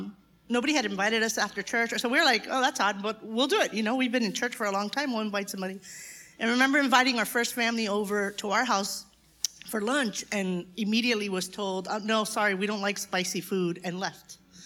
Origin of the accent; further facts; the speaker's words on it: Miami, Florida, United States; And I was the first one born here. So I was born and raised in Miami. So I thought that I was Americana, right?